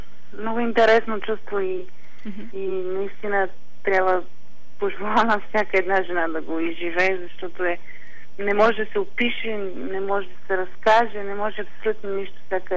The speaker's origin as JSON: {"language": "Bulgarian", "town": "Vidin", "region": "Vidin Province", "country": "Bulgaria", "tie": "born there", "said": "Аз също съм родена във Видин"}